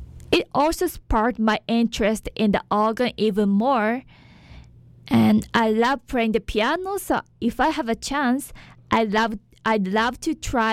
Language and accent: English; Japan; So because I'm from Japan, I hope she'll come to Japan again in the future.